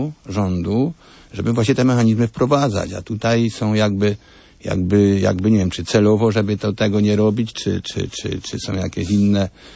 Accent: Subcarpathian Voivodeship, Poland; A tradycja u nas na Podkarpaciu przykładowo to właśnie było rodziny wielodzietne.

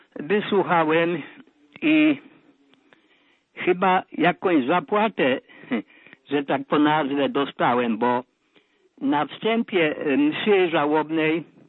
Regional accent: Siemiechów, Lesser Poland, Poland; moved away; wychowałem się w mojej parafii rodzinnej w Siemiechowie. I potem przez 50 lat, kiedy opuściłem rodzinny Siemiechów

